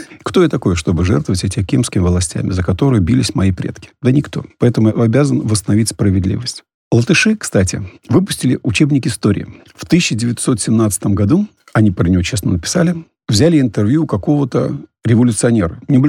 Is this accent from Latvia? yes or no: yes; Latvia; Да, все правильно, я родился в Латвии.